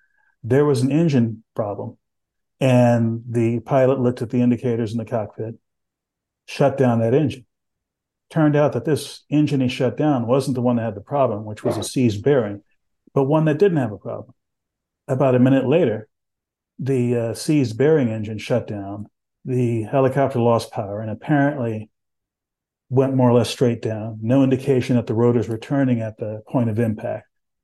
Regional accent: San Antonio, Texas, United States; born or raised there

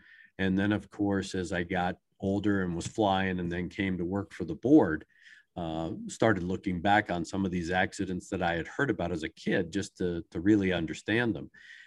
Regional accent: Maryland, United States; It wasn't that far away. I grew up in Maryland.

